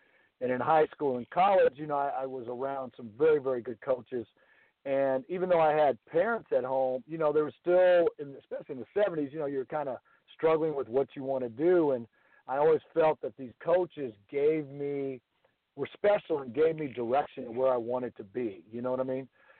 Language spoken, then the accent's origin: English; San Diego, California, United States; I grew up in San Diego, California, home of the Kearney Comets, where I went to school